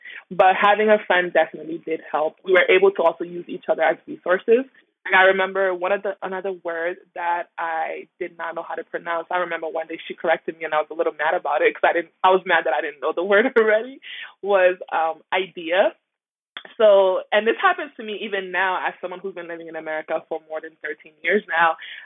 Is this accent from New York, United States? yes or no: yes; New York City, New York, United States; Like my accents are a combination of all the languages I speak. And also growing up in the Bronx, I picked up Spanish.